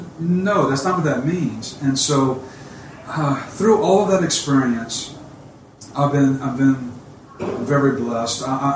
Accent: Louisiana, United States; accent: Cajun; moved away; I think part is some of my cultural background as a Cajun. If you always can tell by the accent, I am originally from South Louisiana.

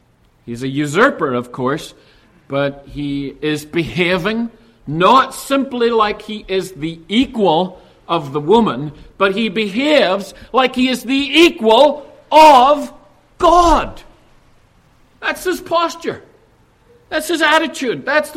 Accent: Northern Ireland, United Kingdom; When I was a little boy growing up in Northern Ireland

